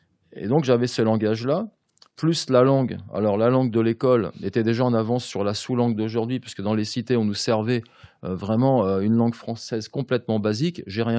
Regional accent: France; Pour moi, en tant que Français et amoureux de la langue française

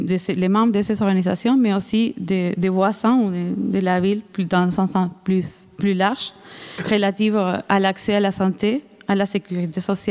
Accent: Argentina; accent: Argentine; French is a second language; je m'excuse aussi pour mon petit accent argentin

